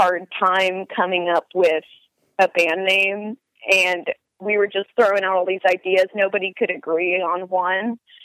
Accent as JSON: {"language": "English", "town": "Cleveland", "region": "Ohio", "country": "United States", "said": "I am from Cleveland, or just outside of Cleveland."}